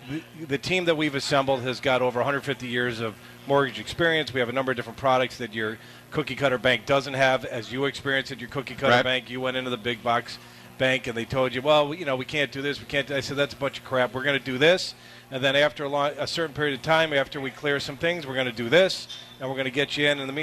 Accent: Chicago, Illinois, United States; also born or lived in New York; I was born in New York. I moved to Chicago when I was a young boy. I've been a Chicago Bears fan growing up

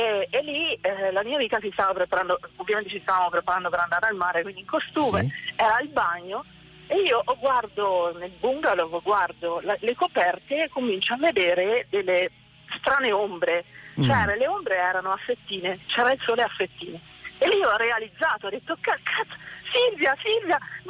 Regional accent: Panicale, Umbria, Italy; A metà strada tra Perugia e Panicale, il mio paese

